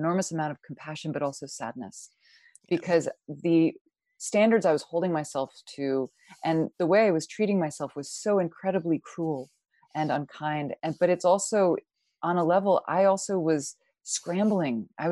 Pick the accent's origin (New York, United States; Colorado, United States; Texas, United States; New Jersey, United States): New York, United States; Growing up outside of New York City, I was shown around me how women were only as valuable as what they looked like.